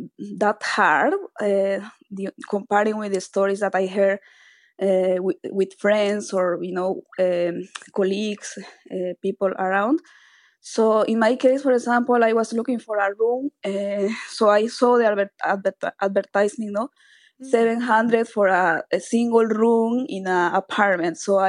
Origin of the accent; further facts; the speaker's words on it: Bolivia; English is a second language; moved away as an adult; now in Dublin, Ireland; I'm from Bolivia.